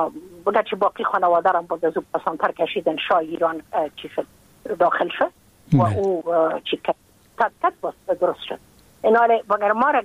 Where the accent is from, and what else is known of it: Afghanistan; moved away as an adult; now in United States